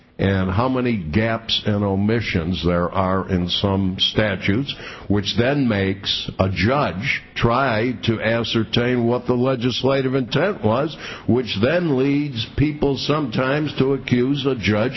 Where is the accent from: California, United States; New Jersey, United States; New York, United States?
New York, United States; Syracuse; No, I grew up in Syracuse, New York, the fair city of diversified industry, in the heart of scenic central New York.